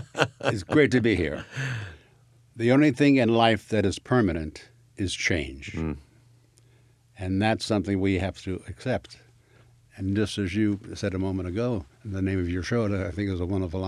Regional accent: Miami, Florida, United States; And I was raised in Miami, Florida.

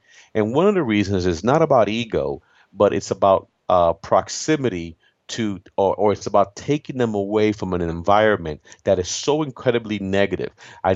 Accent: Florida, United States; In my home state of Florida, 25% of our mortgages are not being paid.

